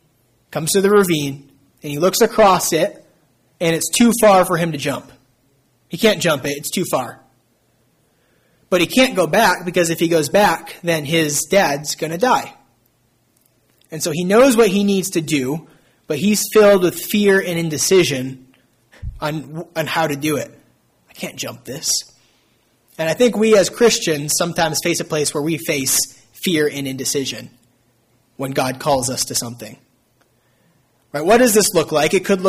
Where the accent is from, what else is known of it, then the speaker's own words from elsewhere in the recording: Virginia, United States; I'm from Virginia. We don't have Whataburger there.